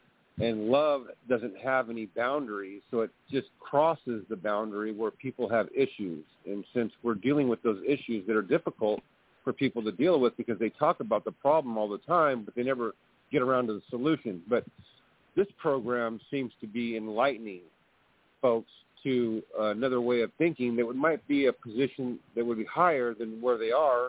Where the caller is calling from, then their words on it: California, United States; I'm calling from California, and...